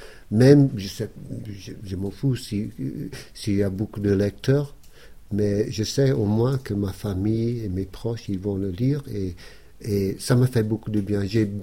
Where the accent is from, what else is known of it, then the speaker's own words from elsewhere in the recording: Scotland, United Kingdom; born there; French is a second language; Et ouais, je suis né en Écosse, j'ai toujours ma famille là-bas